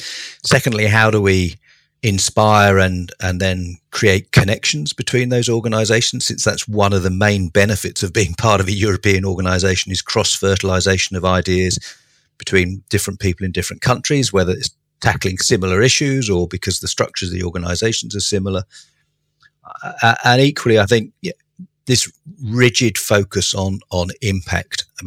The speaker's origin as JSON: {"language": "English", "country": "United Kingdom", "said": "being a Brit, I'll use the analogy of Charles Dickens."}